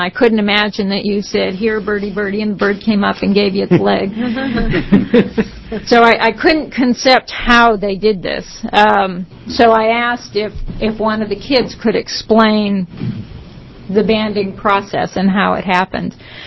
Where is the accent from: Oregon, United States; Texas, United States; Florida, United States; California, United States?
Oregon, United States; I am a rancher from Harney County and a former watershed coordinator.